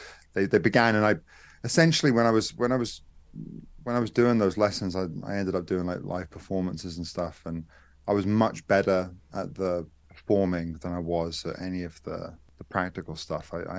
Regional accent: Norwich, East of England, United Kingdom; So, I'm English. I born in Norwich, Norfolk. Mm-hmm. Lived there. I'm always a bit vague on the years. I think I lived there till I was

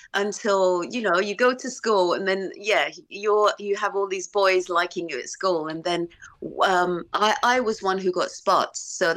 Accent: Romford, London, United Kingdom; accent: Romford/LA; also born or lived in Los Angeles, United States; So my accent is kind of like got a little bit of Romford, and it's going from LA.

